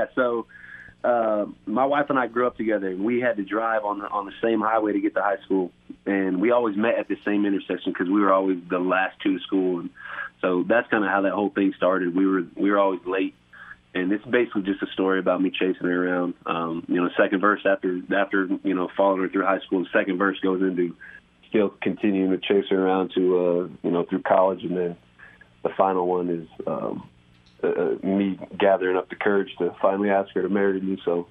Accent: Nebraska, United States; I grew up in Nebraska, and this is just all sounds country.

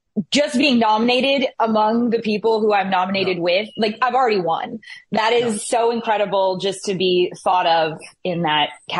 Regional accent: Baton Rouge, Louisiana, United States; an hour from where I grew up in Baton Rouge, Louisiana.

